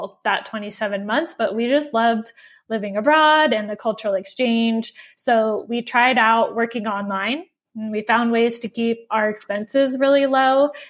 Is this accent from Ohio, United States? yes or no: no; Oregon, United States; We base ourselves in my home state of Oregon during the summers, which is the best time to be there.